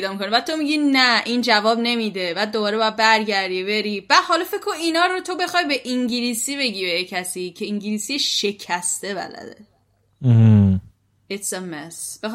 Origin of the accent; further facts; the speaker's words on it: Iran; now in Poland; من از ایرانم،